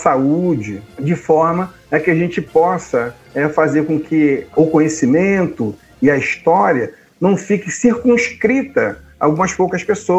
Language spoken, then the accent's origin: Portuguese; Rio de Janeiro, Brazil; born there; also born or lived in Mato Grosso; Eu nasci no Rio de Janeiro. Eu só fui conhecer os atrativos turísticos do Rio de Janeiro quando eu mudei para o Mato Grosso.